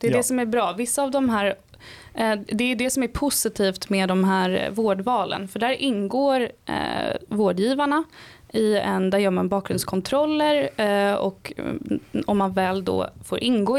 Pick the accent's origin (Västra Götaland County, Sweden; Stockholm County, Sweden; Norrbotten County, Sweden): Stockholm County, Sweden; Stockholm; så jag skulle säga också att vi har väldigt högt ställda krav som stockholmare.